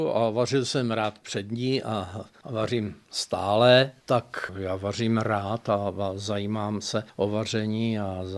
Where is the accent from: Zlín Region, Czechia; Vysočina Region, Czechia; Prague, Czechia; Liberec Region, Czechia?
Vysočina Region, Czechia; Macourov; born there; moved away; Já odsud rozhodně nepocházím, žiju tu už 18 let a mé cesty byly poměrně složité. Narodil jsem se na Vysočině, Tam jsme byli, patřili k nůzným obyvatelům velmi malinké vesnice Macourov poblíž Žižkova pole.